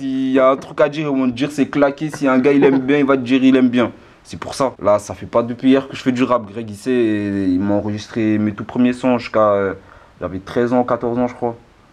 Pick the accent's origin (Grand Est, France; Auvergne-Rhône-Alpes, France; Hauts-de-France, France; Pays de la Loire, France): Grand Est, France; Strasbourg; Je viens de Cronenbourg Ouest